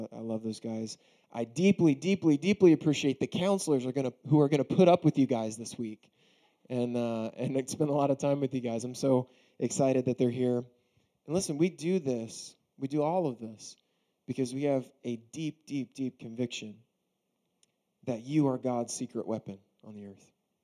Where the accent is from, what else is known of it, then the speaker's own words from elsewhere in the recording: Baltimore, Maryland, United States; I grew up in Baltimore, Maryland. I was waiting to see if I'd get any love for that, but it's okay.